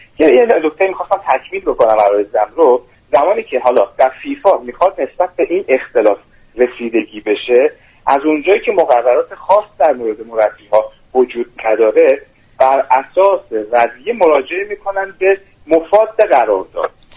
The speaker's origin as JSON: {"language": "Persian", "country": "Iran", "said": "من به عنوان یک ایرانی اصلا چنین رویه‌ای رو نمی‌پذیرم"}